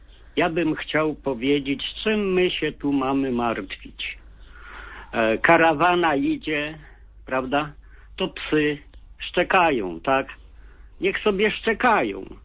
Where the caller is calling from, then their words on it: Warsaw, Masovian Voivodeship, Poland; z Warszawy.